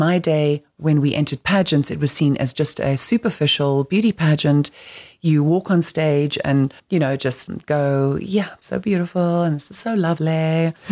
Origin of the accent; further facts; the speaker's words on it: Windhoek, Khomas, Namibia; also born or lived in Davenport, United States; I was born here in Namibia in Windhoek. Then the first 4 years of my life, I lived in Davenport, Iowa in America because my dad got a scholarship to go and study chiropractic, and he played rugby as well for the university, Palmer College. And so we lived there for 4 years, moved back to Namibia.